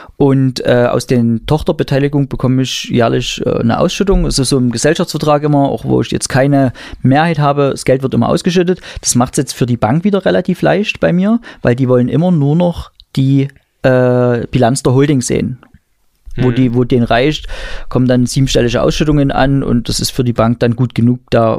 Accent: Pirna, Saxony, Germany; bei mir in meiner Heimatstadt in Pirna.

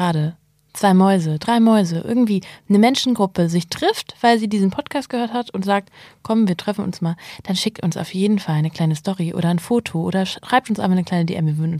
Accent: Kiel, Schleswig-Holstein, Germany; in Kiel, in meiner Heimatstadt

